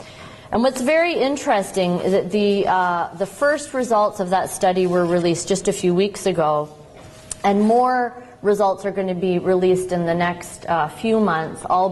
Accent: Canada; even though I'm a Canadian, I'm not even used to mentioning Canada.

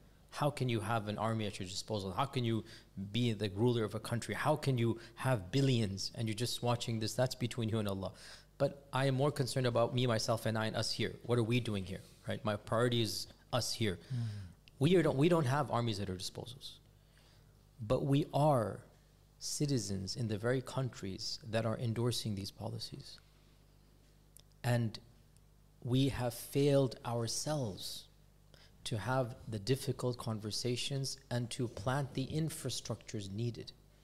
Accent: United States; allow me to be blunt because I'm an American, I have an excuse, we're less than 1%.

